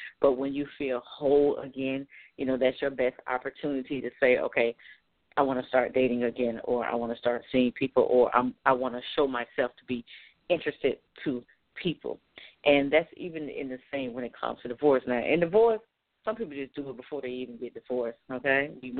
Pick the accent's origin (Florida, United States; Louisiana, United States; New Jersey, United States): Florida, United States; one of the artists, who's actually from my hometown here in South Florida